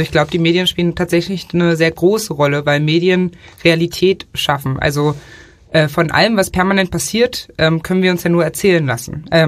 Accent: Saxony-Anhalt, Germany; nach der Landtagswahl 2016 in Sachsen-Anhalt, wo ich herkomme.

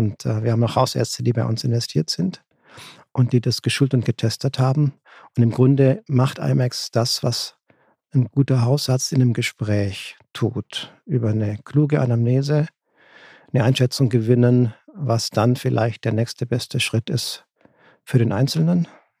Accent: Baden-Württemberg, Germany; also born or lived in Italy; bin ein Gastarbeiterkind von der Schwäbischen Alb, dort groß geworden auch aufgewachsen im Wesentlichen in Deutschland und Italien.

